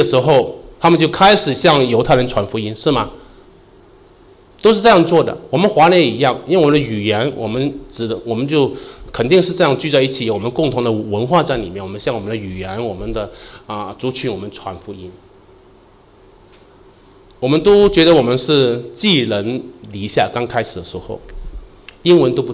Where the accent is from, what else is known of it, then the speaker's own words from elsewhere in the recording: Hong Kong; 这边有没有香港人啊？有没有？有一个，两位，一位，香港来的一位。好，那我讲讲香港人坏话啊，因为我来自香港。